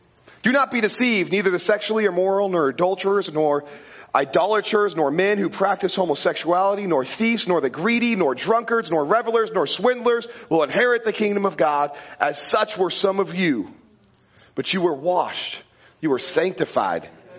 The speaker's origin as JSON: {"language": "English", "town": "Auburn", "region": "Washington", "country": "United States", "said": "I call it Seattle everywhere else because nobody knows where Auburn is. So I was like, I'm from Seattle."}